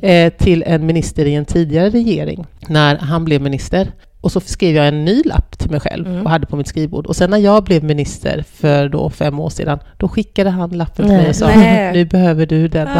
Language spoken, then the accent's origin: Swedish; Småland, Sweden; min mor som ju kommer från den byn i Småland där jag är uppvuxen och där min släkt på min mammas sida kommer sedan århundrade tillbaka.